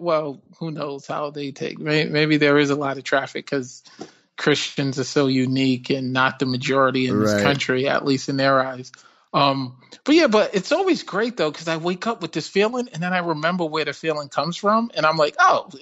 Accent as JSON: {"language": "English", "town": "Providence", "region": "Rhode Island", "country": "United States", "tie": "born or raised there", "also_born_or_lived": "New York", "said": "I was born in New York, but I grew up in Rhode Island, Providence, Rhode Island. But yeah, so I grew up around West Indians"}